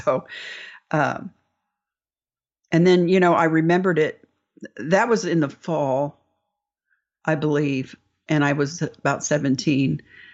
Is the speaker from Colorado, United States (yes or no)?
no; Indianapolis, Indiana, United States; I grew up in a rural area, and well, I lived in Indianapolis, which is not a rural area, but I grew up on the Far East Side, and out that way is a lot of farmland and open field.